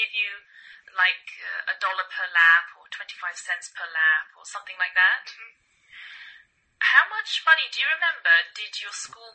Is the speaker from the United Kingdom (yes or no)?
yes; England, United Kingdom; now in United States